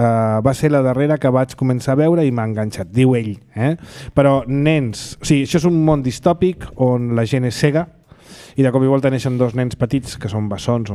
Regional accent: Barcelona, Catalonia, Spain; som de Barcelona però no som de Sarrià Sant Gervasi

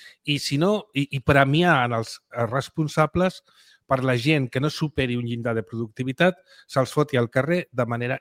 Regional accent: Barcelona, Catalonia, Spain; born there; jo soc nascut a la Sagrada Família

